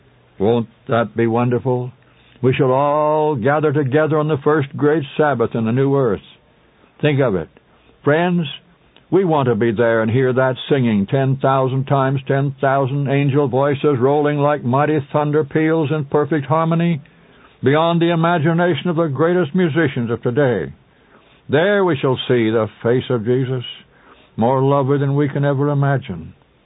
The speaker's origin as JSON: {"language": "English", "region": "Colorado", "country": "United States", "tie": "born or raised there", "said": "When I went back to my hometown where I grew up in Colorado, walked down the street, I saw the old barber shop."}